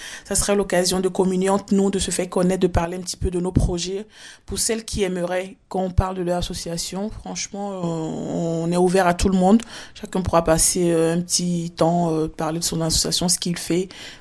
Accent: Côte d’Ivoire; Je suis originaire de la Côte d'Ivoire, pour ceux qui ne savent pas.

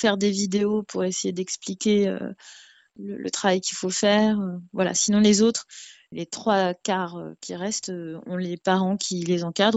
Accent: Paris, Île-de-France, France; Je suis parisienne, mais toutes mes vacances sont à outdoor à la montagne.

